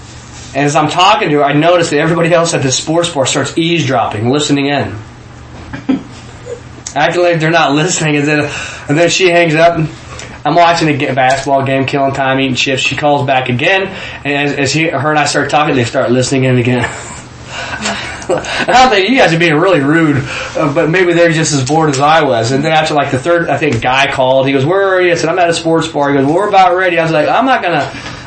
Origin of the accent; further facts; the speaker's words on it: Kansas, United States; I said, I'm from Kansas.